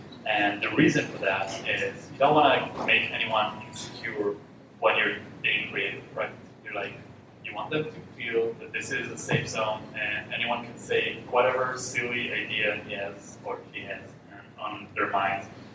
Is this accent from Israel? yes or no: yes; Israel; English is a second language; I'm from Israel. And we have this culture in Israel where usually, I can't say for, can't generalize too much, but culture is really direct.